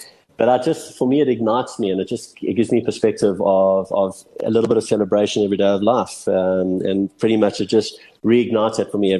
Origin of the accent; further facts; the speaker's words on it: South Africa; That's, I would say, my national side, even though I'm South African.